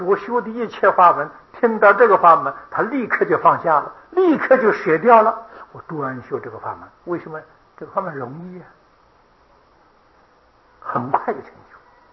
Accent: China; 这个护啊，就是我们中国人讲的保佑啊

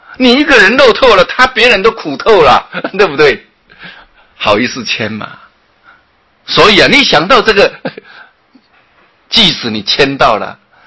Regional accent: China; 像我们中国人病床医院的后面都挂了观世音菩萨

